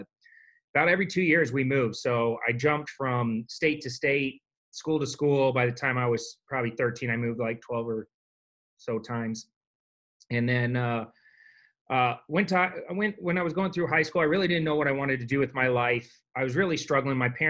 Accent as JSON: {"language": "English", "town": "Mesa", "region": "Arizona", "country": "United States", "tie": "born or raised there", "said": "Yeah, I grew up in Mesa, Arizona. My parents, you know, were hardworking, lower middle class."}